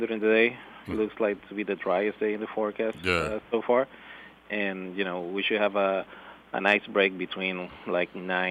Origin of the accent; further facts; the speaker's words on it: Puerto Rico; Yes, I'm from Puerto Rico.